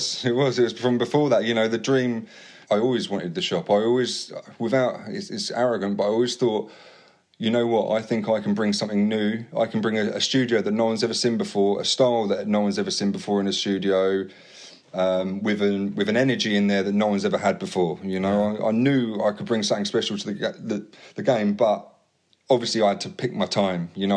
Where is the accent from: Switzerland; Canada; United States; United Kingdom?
United Kingdom; Brighton, South East England; He knew I was from Brighton.